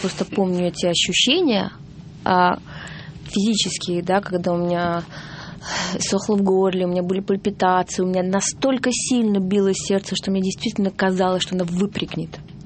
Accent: Georgia; у меня есть и грузинское гражданство, и российское гражданство, и в первую очередь я грузинка.

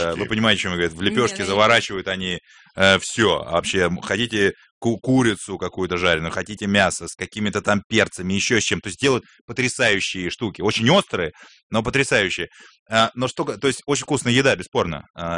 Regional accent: Russia; Я сказал, что я из России.

